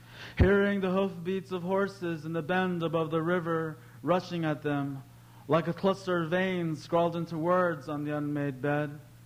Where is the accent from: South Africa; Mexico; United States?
United States; I'm of the Navajo people, the Bitterwater people. I was born and raised on the Navajo Rez, Irvation.